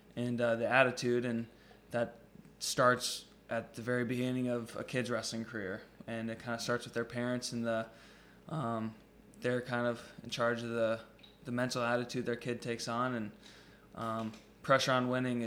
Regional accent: Minnesota, United States; And, you know, we're lucky being from Minnesota.

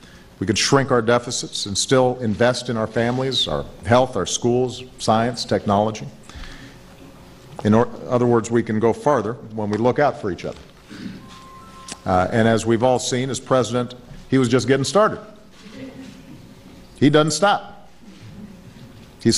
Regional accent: Hawaii, United States; born or raised there

